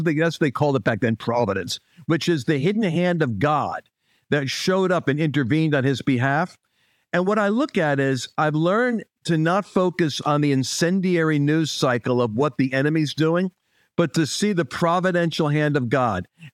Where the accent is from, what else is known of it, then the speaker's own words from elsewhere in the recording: United States; I'm obviously American obsessed. I'm like every other American.